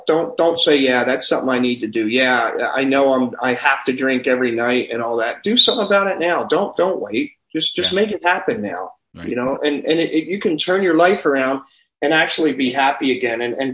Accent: Philadelphia, Pennsylvania, United States; Yeah, that's my hometown, baby.

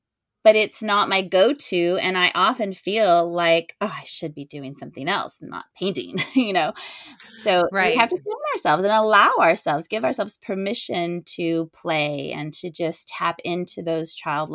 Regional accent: California, United States; moved away; also born or lived in Texas; No, transplant. Grew up, born and raised in California, 10 years in Texas, and then we've been here for 5 years.

